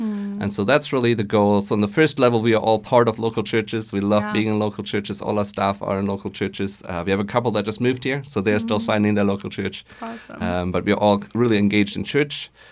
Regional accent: Germany; now in Portland, United States; I grew up in Germany and in a very secular part of Germany.

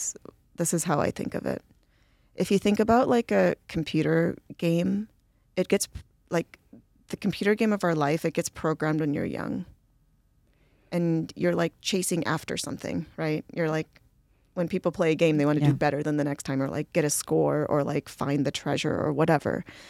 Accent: India; now in United States; I'm a purebred Indian.

